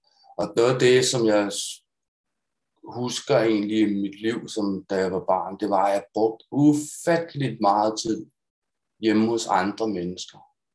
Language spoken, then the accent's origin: Danish; Copenhagen, Capital Region of Denmark, Denmark; Altså, jeg kommer fra København